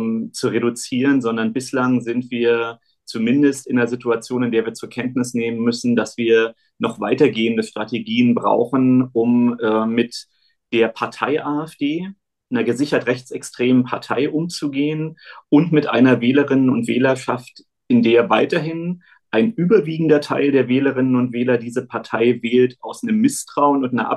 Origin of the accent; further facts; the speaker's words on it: East Berlin, Berlin, Germany; Ich komme ja aus Ostberlin und insofern ist die Region des Thüringer Waldes dem Ostberliner aus früher Kindheit gut bekannt. Es war ja die Urlaubsregion neben der Ostsee.